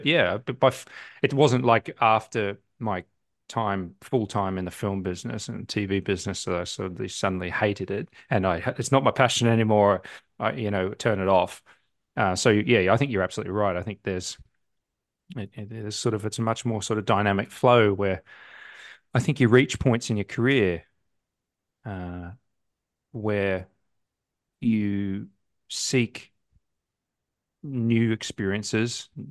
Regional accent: Melbourne, Victoria, Australia; So I was living in, I grew up in Melbourne in Australia. I actually grew up in the countryside, but my parents took me out of a small town at about the age of eight

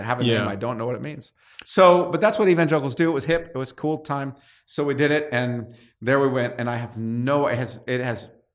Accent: California, United States; And so whenever I hear that as a Californian, I think Ocean Pacific.

